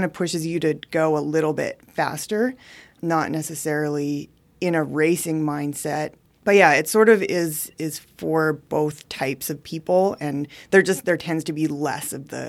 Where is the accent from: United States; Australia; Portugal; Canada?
Canada; Yukon; having grown up watching the Yukon Quest dog sled race and just growing up in the Yukon experiencing the winter